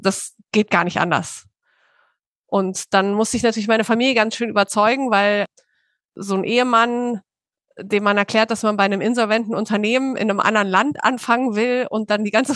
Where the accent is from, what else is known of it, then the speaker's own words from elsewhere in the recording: Berlin, Germany; ich bin ja Berlinerin und in Berlin ist es überhaupt nicht cool, Anwältin zu sein.